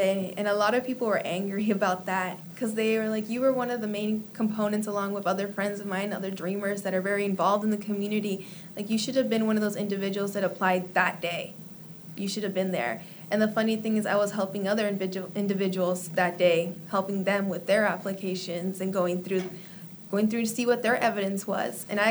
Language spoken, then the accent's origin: English; Alamo, Sonora, Mexico; now in Las Vegas, United States; I'm from Alamo, Sonora. Okay. So it's one of, like, border states.